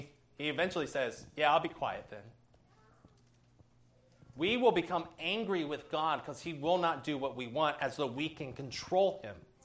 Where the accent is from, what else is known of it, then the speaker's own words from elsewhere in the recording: Ohio, United States; But I am from Ohio, so we loved LeBron James because finally Cleveland was a good basketball team.